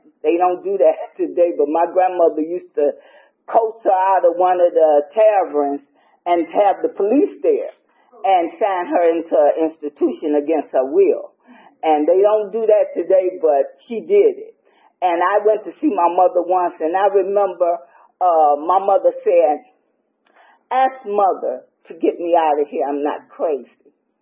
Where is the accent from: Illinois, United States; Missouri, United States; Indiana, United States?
Illinois, United States; Chicago; born there; I was born in Chicago. And both my mother and my father were alcoholics.